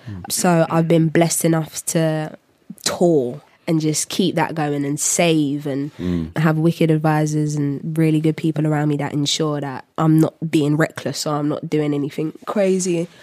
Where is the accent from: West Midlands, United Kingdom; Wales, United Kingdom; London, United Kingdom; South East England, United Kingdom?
London, United Kingdom; So I would have just thought because I'm a Londoner